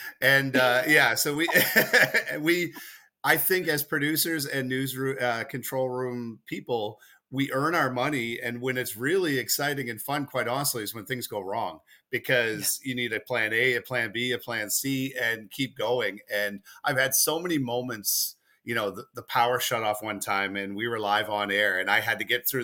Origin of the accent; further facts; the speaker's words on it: Halifax, Nova Scotia, Canada; especially growing up in Halifax, people see you struggle.